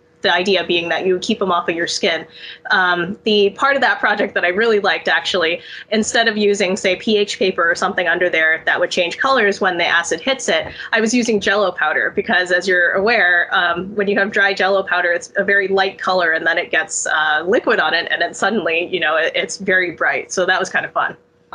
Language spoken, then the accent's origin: English; Texas, United States; also born or lived in New York State; now in Los Angeles, United States; I am of Chinese descent. I was born in New York State and lived there for a bit before I moved to Texas, which is where I spent the rest of my childhood.